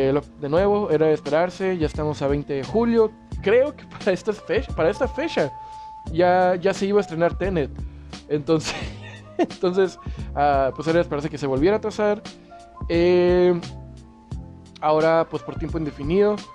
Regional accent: Mexicali, Baja California, Mexico; sobre todo yo, que soy de Mexicali. Es una ciudad en la cual los ciudadanos no han entendido.

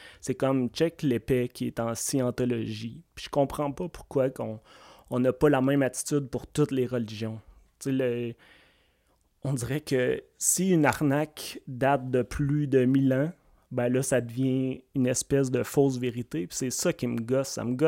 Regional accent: Quebec, Canada; now in Montréal, Canada; moi, j'ai été élevé en Abitibi, t'sais, tout le monde était pareil, puis t'sais, t'en vois pas de différence. Fait que ça, quand t'arrives à Montréal, t'as une espèce de choc

